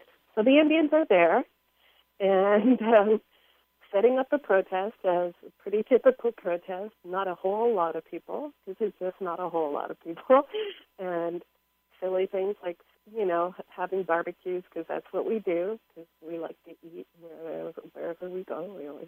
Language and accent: English; Ontario, Canada; my mother's reservation is Six Nations. It is directly adjacent to the hometown where I grew up, and we spent our weekends on the res and everything. But my dad's Jamaican, so we kind of had to move off